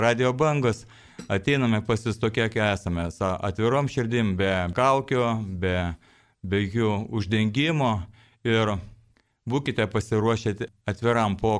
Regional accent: Šiauliai, Šiauliai County, Lithuania; čia esame mes, šiauliečiai, veikliųjų žmonių bendrijos Šiaulių skyriaus nariai.

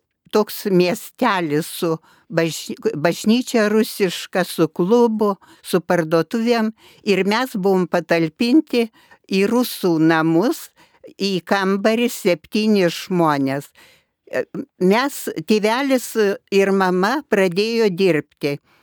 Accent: Siberia, Russia; Mes vaikai augom Sibire, aišku, teko ir badauti, ir šalti.

